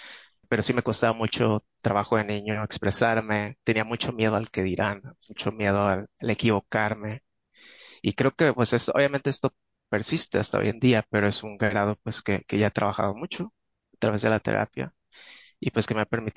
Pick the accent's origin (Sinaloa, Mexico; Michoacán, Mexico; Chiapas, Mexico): Sinaloa, Mexico; Mazatlán; soy de Mazatlán, católico y gay.